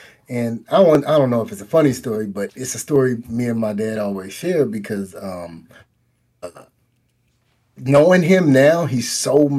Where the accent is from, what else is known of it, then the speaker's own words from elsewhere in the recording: Oakland, California, United States; I mean, I guess growing up in Oakland, you know, you got to be a little rough, a little, you know.